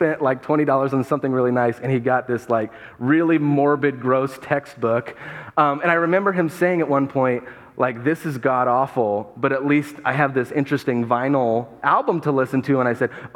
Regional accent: Appalachia, United States; because I am from Appalachia, as you know, and in Appalachia, white elephant gift exchange connotates for us joke and gag gifts, right?

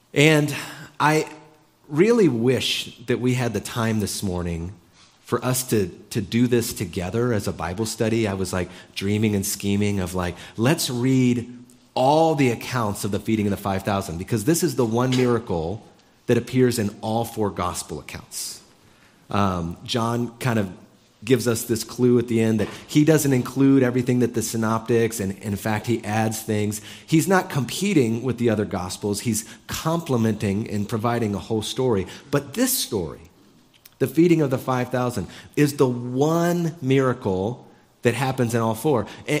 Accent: United States; And I realized I'm an American. I love efficiency.

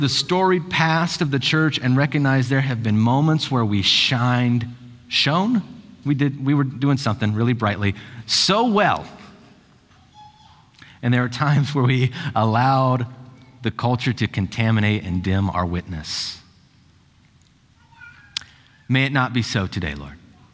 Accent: Stockport, Ohio, United States; When I was growing up in Stockport, Ohio, it's a village of around 200 people, really exciting stuff down there in southeastern Ohio.

